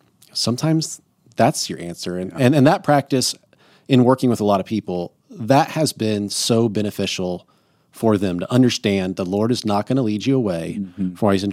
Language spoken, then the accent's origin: English; Indiana, United States; I'm like, I'm from Indiana.